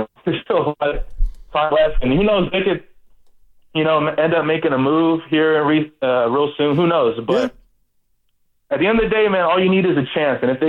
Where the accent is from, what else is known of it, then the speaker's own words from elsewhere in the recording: Newark, California, United States; now in Livermore, United States; I currently stay in Livermore, but I'm from Newark, man. You know, Goo knows Newark.